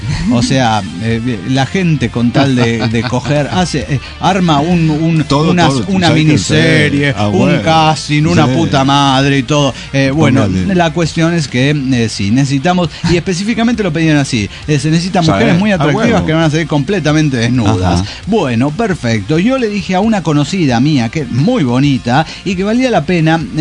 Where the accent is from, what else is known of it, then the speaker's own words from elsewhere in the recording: Bucaramanga, Santander, Colombia; de Bucaramanga